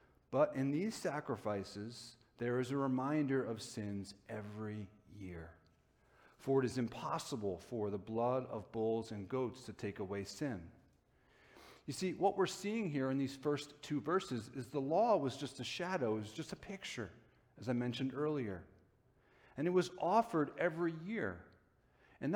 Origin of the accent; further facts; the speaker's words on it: New Jersey, United States; fairly close to where I grew up in Bergen County.